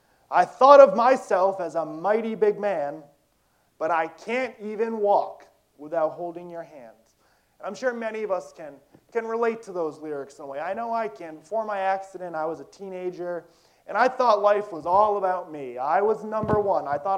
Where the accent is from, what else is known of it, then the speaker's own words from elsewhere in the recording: New Salem, United States; It reminds me of the church I grew up in New Salem, and it's just, I love these style churches.